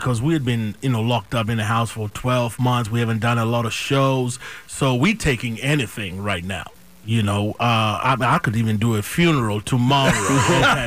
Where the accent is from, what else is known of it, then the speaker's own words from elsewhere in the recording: Zimbabwe; now in United States; I came from Zimbabwe, Africa.